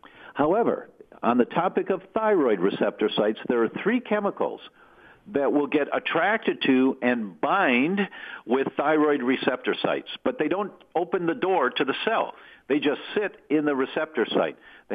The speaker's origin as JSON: {"language": "English", "town": "Detroit", "region": "Michigan", "country": "United States", "tie": "born or raised there", "said": "I grew up in Detroit across the river from the Rouge plant, Ford's largest assembly line."}